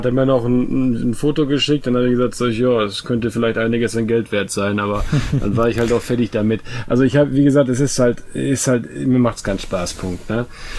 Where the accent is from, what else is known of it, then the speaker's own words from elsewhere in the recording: West Germany, Germany; ich komme aus Westdeutschland